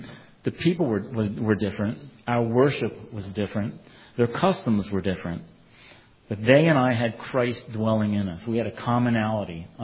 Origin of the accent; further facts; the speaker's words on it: United States; It kind of makes me a little bit ashamed sometimes of being an American. I love my country, but we are a spoiled people.